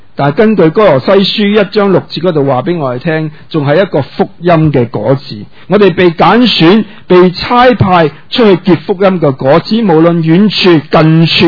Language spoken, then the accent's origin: Cantonese; Hong Kong; 即是我們香港人哪懂耕田